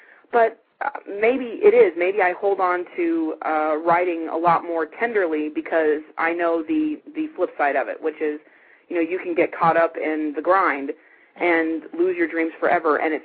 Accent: Pasadena, California, United States; I love LA. I was born and bred in Pasadena, and I mean, you know, Los Angeles does not have a good reputation in the world.

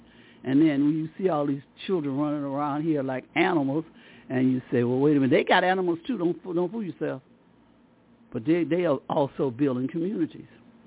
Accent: the South, United States; I said, I was taught that. I'm a Southerner.

